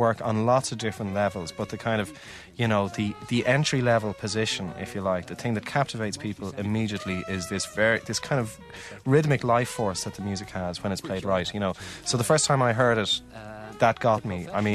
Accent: Dún Laoghaire, County Dublin, Ireland; I grew up in Dunleary, and every Sunday morning in the Killarney Castle Hotel

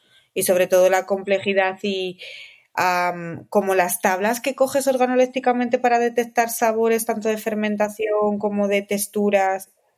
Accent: Valladolid, Castile and León, Spain; yo soy de Valladolid, nacido en Valladolid, o sea, imagínate.

